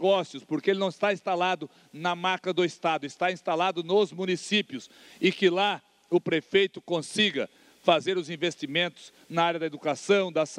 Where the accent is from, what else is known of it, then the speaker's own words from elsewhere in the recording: Santa Catarina, Brazil; somos catarinenses